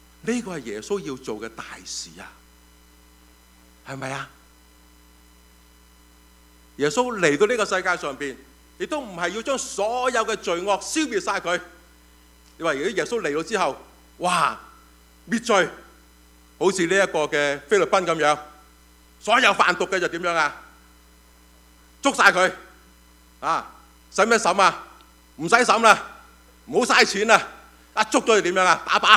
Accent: Hong Kong; 我哋香港人，我哋会明白

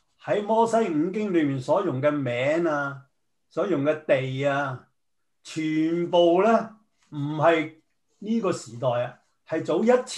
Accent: Guangdong, China; 我哋廣東人咧就唔會叫開單，我哋叫埋單，啱啱相反。

